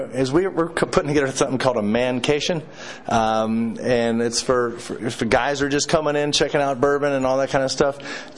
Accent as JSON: {"language": "English", "town": "Louisville", "region": "Kentucky", "country": "United States", "tie": "born or raised there", "said": "I grew up in Louisville, and we call it Louisville."}